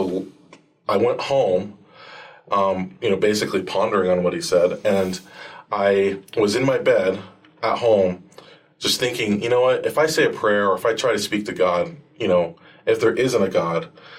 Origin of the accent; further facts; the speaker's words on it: Palm Harbor, Florida, United States; I grew up in Palm Harbor, Florida. That's actually where I joined the church.